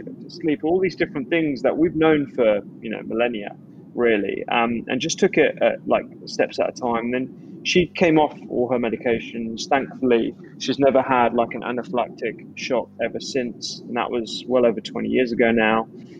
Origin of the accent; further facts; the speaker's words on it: India; She's also, my background is, and I'm Indian. Both my parents are Punjabi, Indian, Sikh.